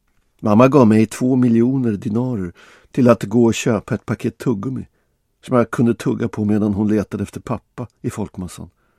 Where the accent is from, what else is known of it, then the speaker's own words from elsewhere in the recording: Bosnia & Herzegovina; moved away; Min uppväxt och min barndom i Bosnien har jag vackra minnen av.